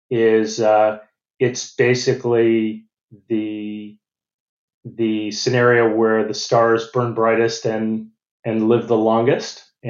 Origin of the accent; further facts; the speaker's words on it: United States; moved away as an adult; now in Australia; You probably hear from my accent, I'm not Australian. I'm originally from the U.S., but I did move here about 25 years ago